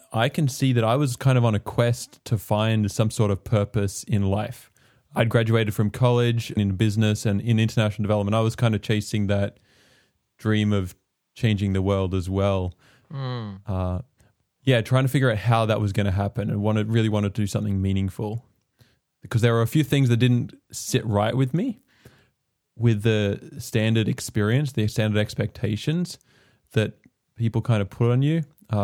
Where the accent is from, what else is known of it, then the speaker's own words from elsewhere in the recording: Australia; also born or lived in New Zealand; I was born in Australia and raised in the church, so in a similar background in that sense. But I did spend 4 years in New Zealand growing up.